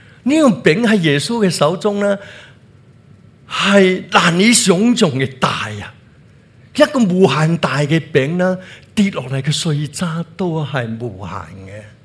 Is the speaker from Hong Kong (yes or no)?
yes; Hong Kong; 因为我们香港人都是很流行这种配得的文化